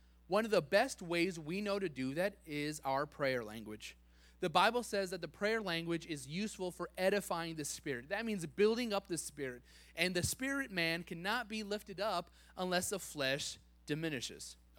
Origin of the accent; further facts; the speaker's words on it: New Mexico, United States; I'm from New Mexico. That's why that's my favorite scripture. There's scorpions.